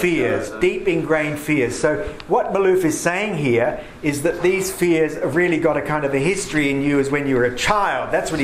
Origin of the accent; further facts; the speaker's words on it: Austria; I was brought up in Austria